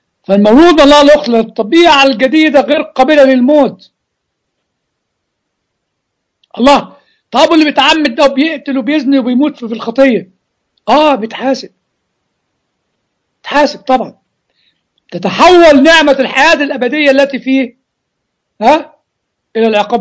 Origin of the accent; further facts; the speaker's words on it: Egypt; يعني زي ما بيقولوا عندنا في مصر هات من الآخر